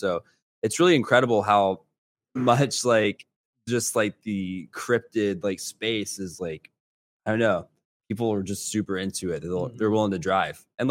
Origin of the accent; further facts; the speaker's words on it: Chickamauga, Georgia, United States; And then we are from Chickamauga, Georgia. So that's where the legend resides.